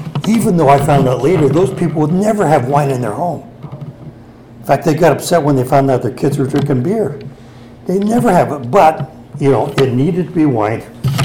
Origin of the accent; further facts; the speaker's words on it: United States; so I grew up all of you know this, I grew up on Navajo Reservation. Alcohol was a major issue on the reservation.